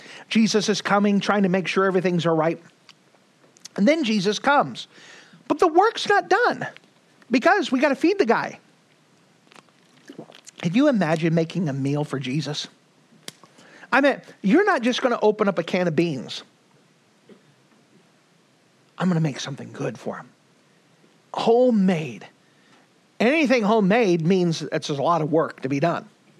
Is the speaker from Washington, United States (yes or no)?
no; Phoenix, Arizona, United States; Now, I come from Phoenix, so we have special architecture.